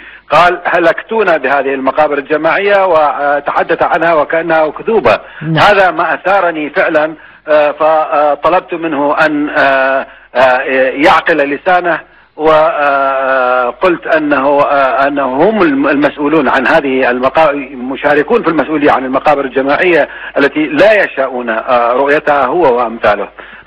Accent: Iraq; نحن عراقيون وبالتالي نتصرف كعراقيين، ونحن لا نريد لبلدنا أن يبقى بلدا محتلا

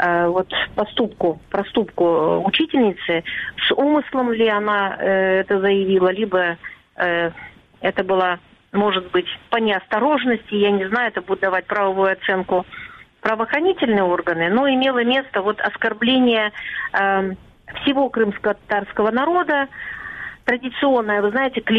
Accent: Crimea, Ukraine; как непосредственно крымская татарка, которая живет сегодня в Крыму

